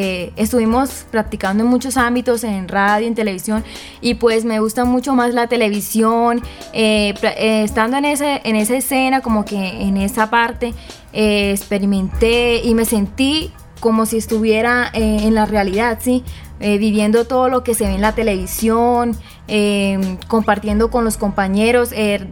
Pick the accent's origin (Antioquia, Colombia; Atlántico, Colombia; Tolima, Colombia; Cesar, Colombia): Cesar, Colombia; Aguachica; vengo del SEAD de Ocaña. Soy de Aguachica, César.